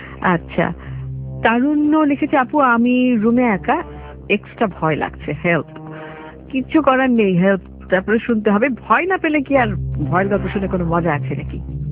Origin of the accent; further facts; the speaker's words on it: Gazipur, Dhaka Division, Bangladesh; now in Dhaka, Bangladesh; ঢাকায় মানে ঢাকা জেলায় আমার বাড়ি গাজীপুরে, আর ঢাকায় এবিসির আশেপাশেই কোথাও থাকি আমি।